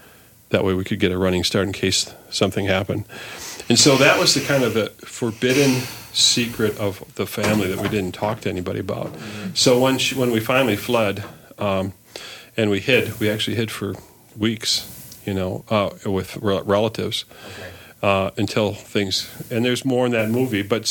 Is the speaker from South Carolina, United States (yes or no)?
no; Edina, Minnesota, United States; And so when we landed in our neighborhood, which we grew up in Edina, we grew up in Morningside, you know, we were on welfare.